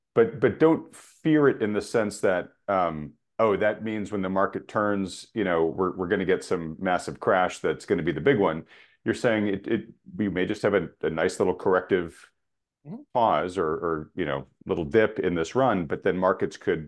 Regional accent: New England, United States; So I grew up in New England, in coastal New England

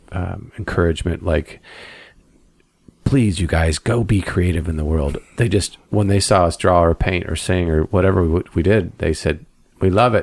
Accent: Santa Barbara, California, United States; also born or lived in Ojai / Ventura; Yeah, I was born in Ojai. And I grew up most of my life here in Santa Barbara. I lived a few short years in Ventura, and when I was about four, I moved here.

